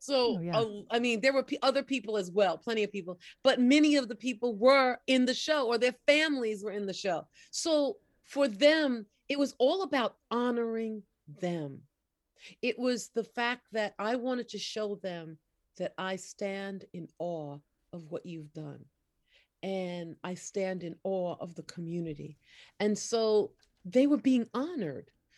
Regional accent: New York, United States; yes, I'm a wash ashore, but I came from New York and said, whoa, look what I discovered.

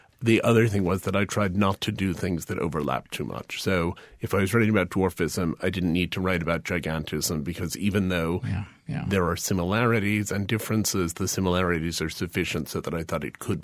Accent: United States; So I finally felt that I could define being American, being Caucasian, being any of those things could be experienced in illness terms because they do all prevent me from doing certain things.

